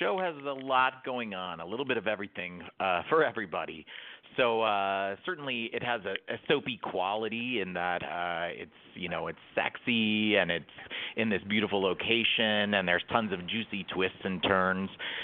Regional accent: Miami, Florida, United States; And this is also just really really true and authentic to Miami, which is my hometown. It's where I grew up.

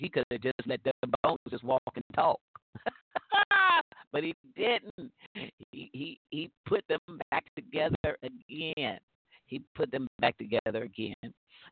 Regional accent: Chicago, Illinois, United States; I'm telling you, I was raised in Chicago, so rank sinners, drunks on the street.

